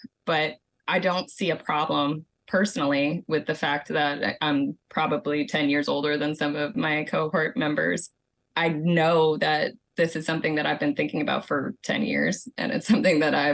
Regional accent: Savannah, Georgia, United States; I am from the Savannah, Georgia area.

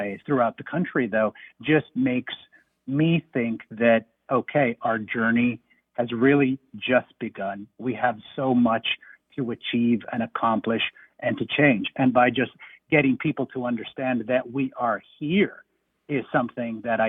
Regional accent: Southwest, United States; I myself was born and raised in the Southwest, and the roots go so far deep and back to its Hispanic identity

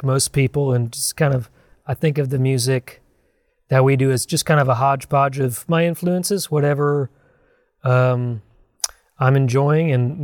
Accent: Decatur, Georgia, United States; I'm from Decatur, Georgia.

